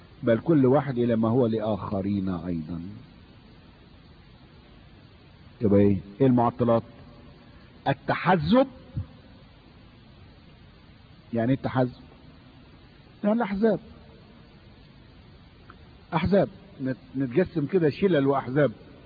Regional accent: Sudan; والحساسية اللي جايين احنا بيها من السودان بين ام درمان والخرطوم ما لها وجود في مجتمعنا

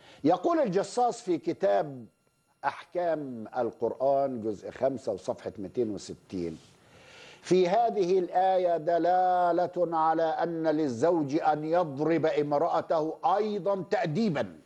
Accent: Egypt; أنا راجل مصري يعني وبنتكلم

